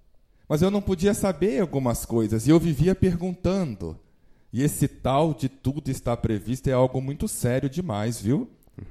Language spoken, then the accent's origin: Portuguese; Rio de Janeiro, Brazil; moved away; Sou carioca, minha família é do Rio de Janeiro, já estou 20 anos fora de casa.